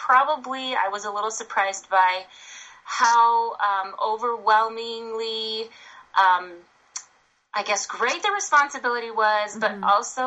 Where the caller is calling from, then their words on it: American Fork, Utah, United States; I am in American Fork, Utah.